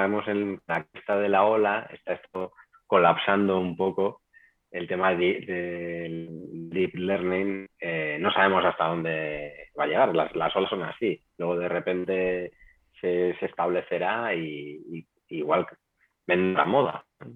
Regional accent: Madrid, Community of Madrid, Spain; Yo soy de Madrid, en Madrid las temperaturas bajan de 0 grados, etcétera.

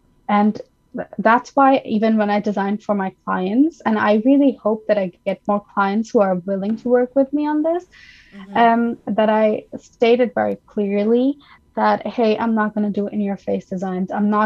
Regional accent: Pakistan; English is a second language; now in Germany; So I come from Pakistan. I'm originally from Pakistan

